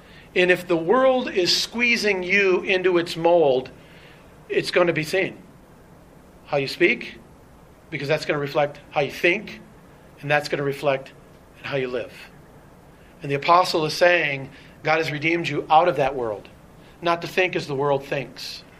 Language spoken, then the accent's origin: English; Michigan, United States; I'm from Michigan, close, you know, we'd go there on vacation.